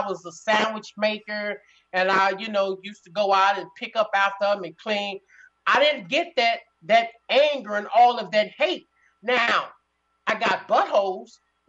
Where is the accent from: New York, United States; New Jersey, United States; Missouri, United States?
Missouri, United States; St. Louis; I grew up in North St. Louis, you know, which is, you know, 99% Democrats.